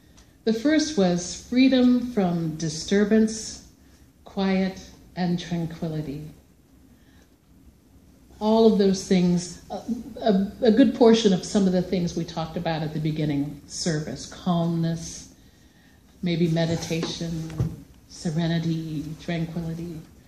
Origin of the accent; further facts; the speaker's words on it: Kansas City, Kansas, United States; I grew up in Kansas City, Kansas, the heartland of the Midwest, where our city is surrounded by farms and plain-spoken people.